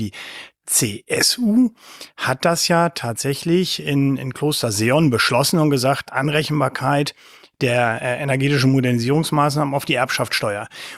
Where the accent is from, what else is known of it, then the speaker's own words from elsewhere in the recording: Northern Germany, Germany; Auch als Norddeutscher, so ist das ja nicht.